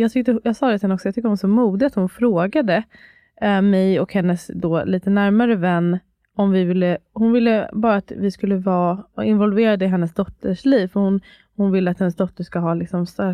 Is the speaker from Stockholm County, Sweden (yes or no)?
yes; Stockholm, Stockholm County, Sweden; jag kommer från Stockholm